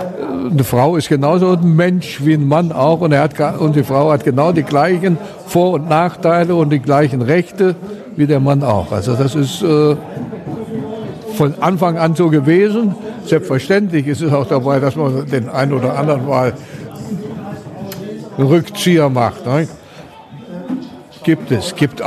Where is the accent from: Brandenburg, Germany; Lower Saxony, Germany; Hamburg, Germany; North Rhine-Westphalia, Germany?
Lower Saxony, Germany; Cuxhaven; moved away as an adult; now in Helmershausen, Germany; Ich bin in Cuxhaven groß geworden und habe dann 1963 geheiratet und hierher gekommen und ich bin voll integriert. Ich möchte in Cuxhaven nicht mehr leben.